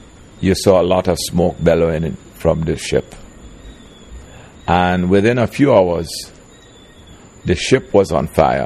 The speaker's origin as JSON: {"language": "English", "country": "Grenada", "tie": "born or raised there", "said": "I'm Grenadian. I was born in Grenada and live here for my entire life."}